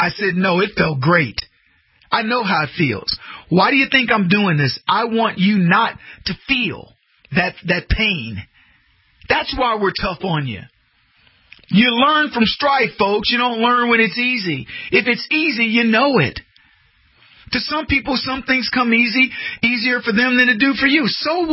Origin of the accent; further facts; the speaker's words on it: United States; I'm proudly American.